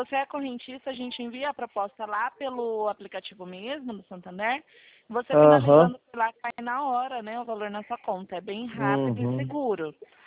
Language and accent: Portuguese; Campinas, São Paulo, Brazil